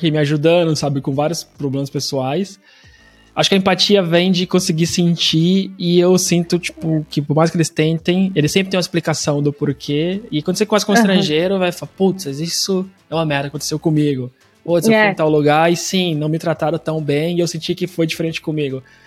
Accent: Brazil; now in Portugal; eu sou brasileiro, mas moro em Portugal

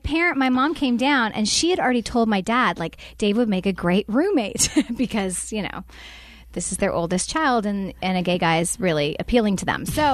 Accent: Canada; moved away as an adult; now in Nashville, United States; No, but I did. I was 18. I moved here from Canada. And I told my parents, like, at December, just before Christmas, I'm like, come January, I'm moving to Nashville.

